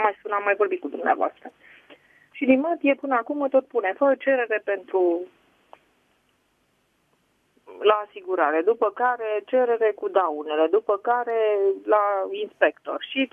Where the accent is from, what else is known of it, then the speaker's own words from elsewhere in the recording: Bucharest, Romania; Nu, sunt din București și este în București.